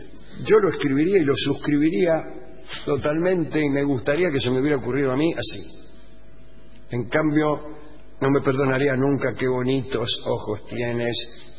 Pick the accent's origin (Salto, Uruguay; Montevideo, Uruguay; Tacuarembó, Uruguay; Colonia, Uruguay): Colonia, Uruguay; Carmelo; Soy de Carmelo, pero sí, soy de Carmelo.